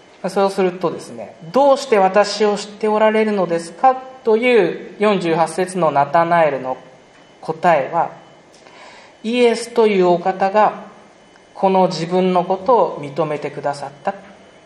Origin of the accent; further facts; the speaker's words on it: Fukaya, Saitama, Japan; 私埼玉県深谷市の出身でして